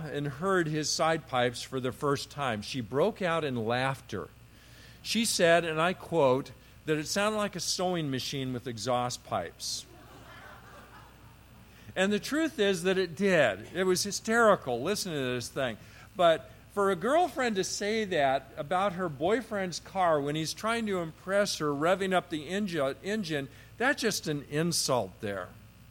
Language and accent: English; California, United States; One of the things growing up in the San Fernando Valley in the 60s and 70s, I got to see some of the strange things that people do with their cars.